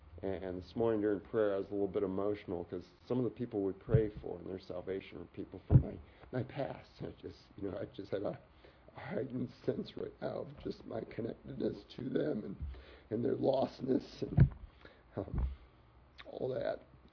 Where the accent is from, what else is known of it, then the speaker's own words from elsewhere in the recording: Delaware, Ohio, United States; We lived in my hometown of Delaware, Ohio, until January 1st.